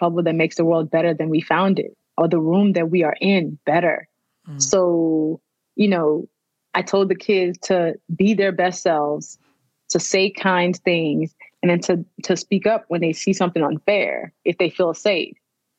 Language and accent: English; Nigeria; I'm Nigerian, born and raised.